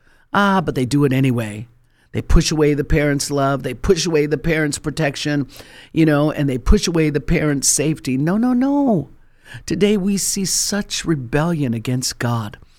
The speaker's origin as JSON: {"language": "English", "region": "Colorado", "country": "United States", "tie": "born or raised there", "said": "You know, I was originally born and raised in Colorado, and I don't know if you've ever been to the Colorado Rocky Mountains."}